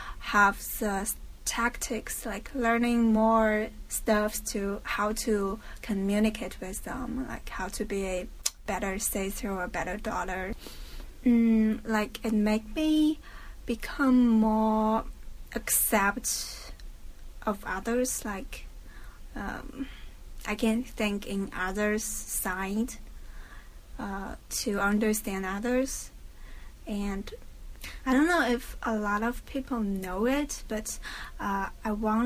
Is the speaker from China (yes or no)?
yes; China; English is a second language; I'm 21. I'm from China.